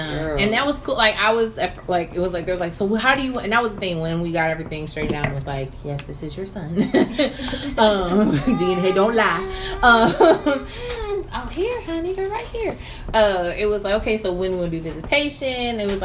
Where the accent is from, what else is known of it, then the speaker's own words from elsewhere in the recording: Richmond, Virginia, United States; It's only like from Richmond, my hometown, is 4.5 to 5 hours.